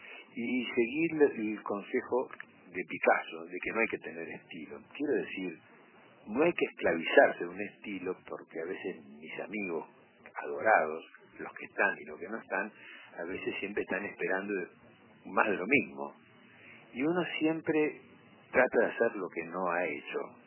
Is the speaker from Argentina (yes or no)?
no; Uruguay; nosotros somos República Oriental del Uruguay